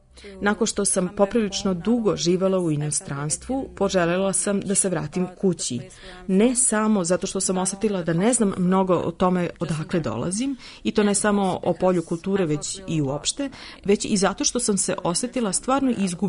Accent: Zagreb, City of Zagreb, Croatia; now in Netherlands; Ja dolazim iz Zagreba, Hrvatske, ali također živim i u Holandiji od 2011.

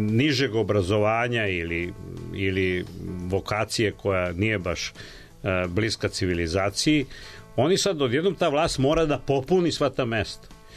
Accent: Belgrade, Serbia; born there; Imam 68 godina, rođen sam u Beogradu

